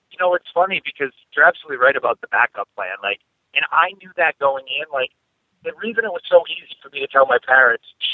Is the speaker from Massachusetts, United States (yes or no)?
yes; Carver, Massachusetts, United States; I'm driving from Seekonk back to home base, which is in Carver, Mass.